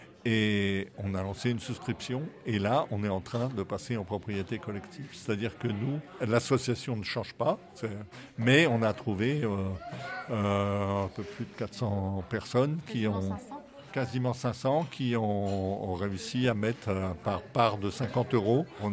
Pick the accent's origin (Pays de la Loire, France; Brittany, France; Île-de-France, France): Île-de-France, France; Paris; Moi je suis un parisien repenti et j'ai découvert ce bourg qui est plein de vie, qui est plein d'histoires.